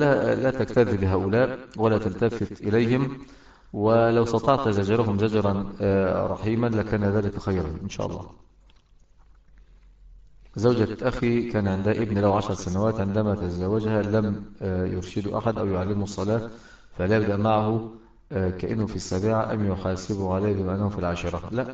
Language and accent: Arabic; Mecca, Makkah Province, Saudi Arabia; يعني مولود في مكة وعايش في مكة